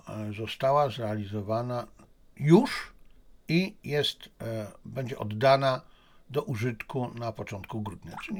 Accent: China; bo sam jestem Chińczykiem

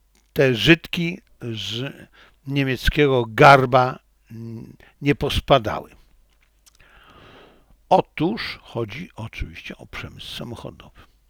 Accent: Zabrze, Silesian Voivodeship, Poland; pochodzę z Zabrza, a do Kędzierzyna było bardzo blisko, no, jakieś tam 35 km.

